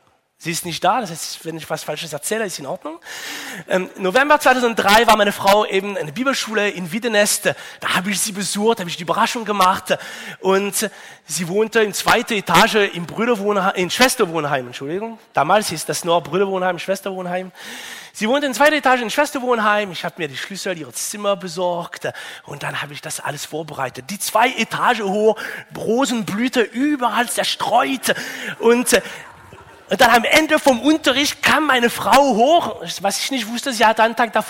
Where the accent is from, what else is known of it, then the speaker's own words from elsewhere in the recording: France; Als Franzose kann ich natürlich eine ganze Menge über romantische Beziehungen erzählen.